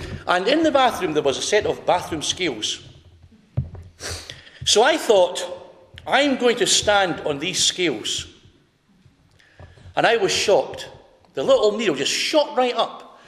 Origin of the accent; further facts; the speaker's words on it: Scotland, United Kingdom; Now, I don't know if you get as much rain here as we do in Scotland, but as a Scot, I can tell you this.